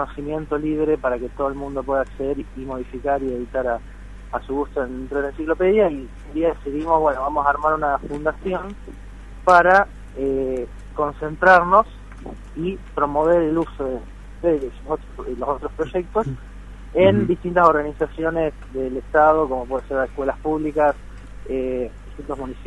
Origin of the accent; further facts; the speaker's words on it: Rafaela, Santa Fe, Argentina; Así es, soy rafaelino.